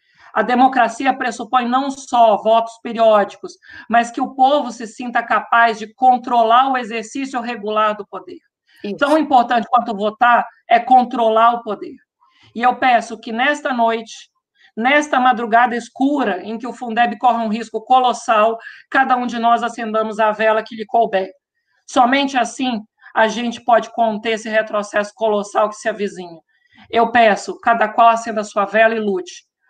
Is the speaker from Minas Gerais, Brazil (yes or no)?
yes; Minas Gerais, Brazil; Eu sou do interior de Minas